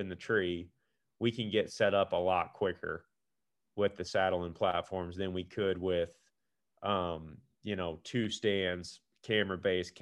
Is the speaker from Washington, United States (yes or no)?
no; Iowa, United States; I mean, we're from Iowa and we hunt Iowa every year.